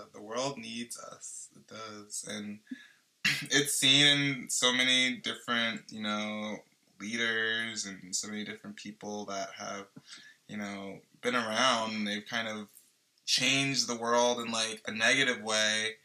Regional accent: New York, United States; I'm from Long Island, like I said, or I grew up there at least.

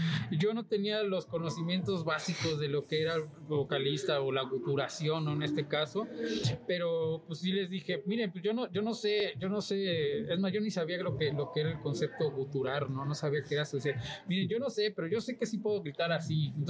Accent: Xalapa, Veracruz, Mexico; pues realmente yo soy un jalapeño … soy oriundo de Jalapa, Veracruz

